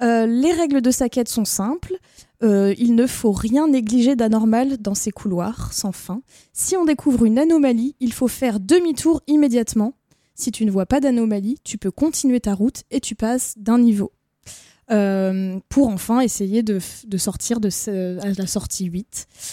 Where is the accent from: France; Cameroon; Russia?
France; les questions sociales ne sont pas les mêmes que chez nous en France.